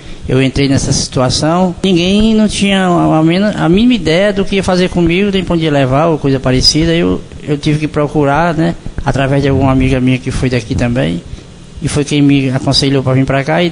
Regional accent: Russas, Ceará, Brazil; born there; Nasci em Russo, em 1956. Cheguei aqui

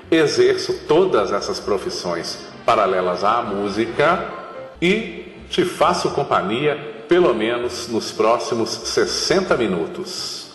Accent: Sete Lagoas, Minas Gerais, Brazil; eu sou de Sete Lagoas, Minas Gerais, eu sou deficiente visual desde que eu nasci

